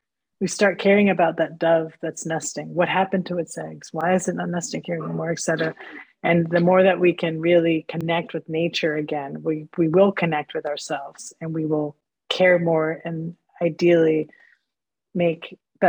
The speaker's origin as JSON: {"language": "English", "country": "Costa Rica", "said": "Yeah, so I'm from Costa Rica. And I know that many people have been down there on trips. And it's hard to grow up in Costa Rica and not have an interest in biodiversity."}